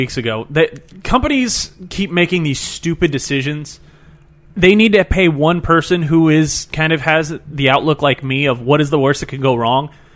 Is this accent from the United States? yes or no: yes; Houston, Texas, United States; I drive like I'm from Houston because I fucking am.